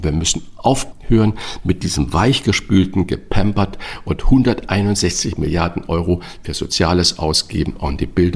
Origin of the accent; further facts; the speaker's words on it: St. Ingbert, Saarland, Germany; Das heißt, was ist in kleinem St. Ingbert, wo ich herkomme, im Saarland?